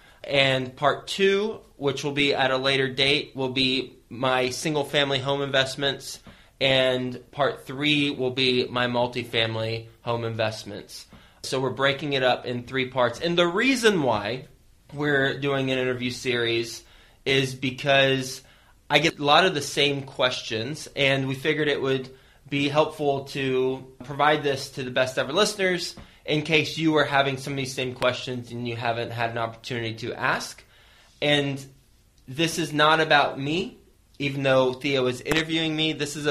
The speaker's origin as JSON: {"language": "English", "town": "Lubbock", "region": "Texas", "country": "United States", "moved": "as an adult", "lives_now": "New York City, United States", "said": "I moved straight from Texas, so Lubbock, Texas, cows and cotton, to New York City, a bunch of skyscrapers and concrete"}